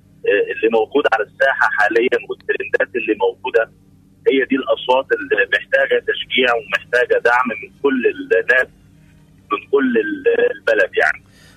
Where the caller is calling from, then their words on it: Saudi Arabia; بكلمك من السعوديه